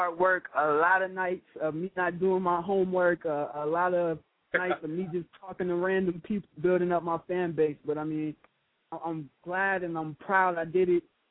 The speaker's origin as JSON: {"language": "English", "town": "Davenport", "region": "Iowa", "country": "United States", "said": "I'm from Davenport, Iowa. It's part of the Quad Cities, the home of John Deere. They make all the tractor equipment for the farms and everything."}